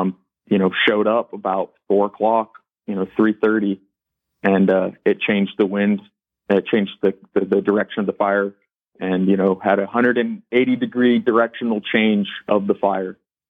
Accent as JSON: {"language": "English", "town": "Yarnell", "region": "Arizona", "country": "United States", "tie": "born or raised there", "said": "I grew up in Yarnell. Parents bought a home here in 1980. I was always going back and forth between Yarnell, but was currently living here in 2013."}